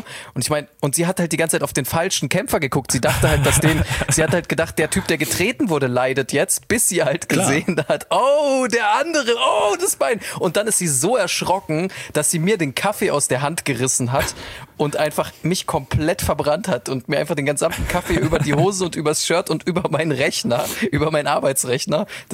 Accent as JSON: {"language": "German", "town": "Munich", "region": "Bavaria", "country": "Germany", "said": "Ja, ich bin aus München."}